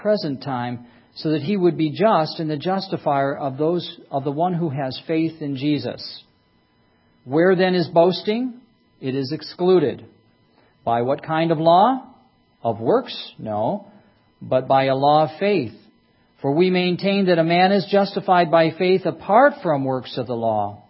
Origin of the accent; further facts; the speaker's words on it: Detroit, Michigan, United States; My dad designed cars for a living, and I grew up in Motown.